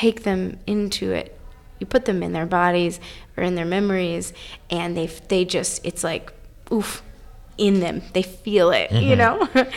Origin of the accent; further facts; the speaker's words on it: North Carolina, United States; So I'm originally from North Carolina, Piedmont in North Carolina. But I've been living in and around Colorado for a little over a decade.